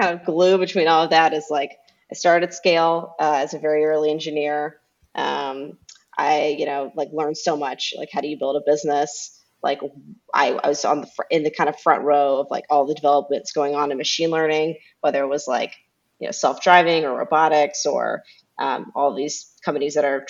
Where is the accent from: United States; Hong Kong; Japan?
United States; Alabama; So if we go back to the very beginning, I'm originally from Alabama, extremely small town in Alabama.